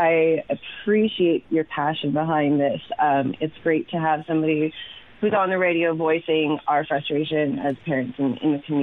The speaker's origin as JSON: {"language": "English", "town": "Kelowna", "region": "British Columbia", "country": "Canada", "tie": "born or raised there", "said": "I'm born and raised in Kelowna."}